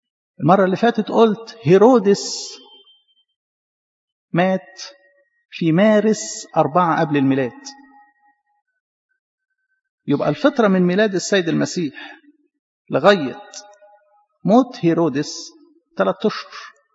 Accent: Egypt; يعني إحنا المفروض كمصريين نفتخر بهذا الأمر. البلد الوحيدة اللي ربنا يسوع جه وعاش فيها هي بلدنا مصر.

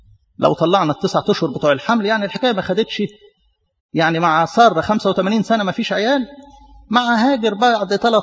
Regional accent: Egypt; احنا مصريين وبنحب اجدادنا وما ننكرش،

